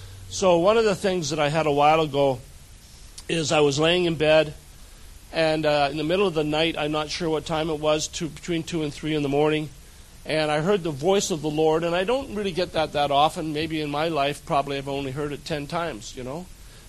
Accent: Kelowna, British Columbia, Canada; We're from a little city called Kelowna, British Columbia, which is in Western Canada.

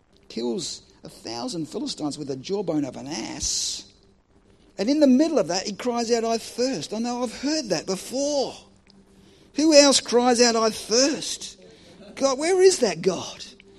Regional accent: Australia; Because it's like a boomerang and I'm Australian.

